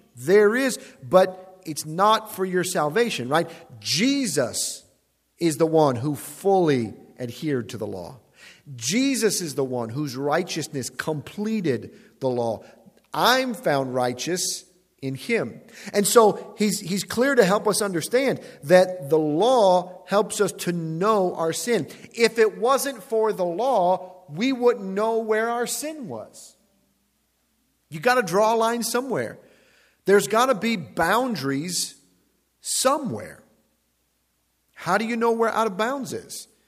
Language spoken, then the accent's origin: English; Chicago, Illinois, United States; I was from Chicago, I lived on the south side. I'd never seen goats before.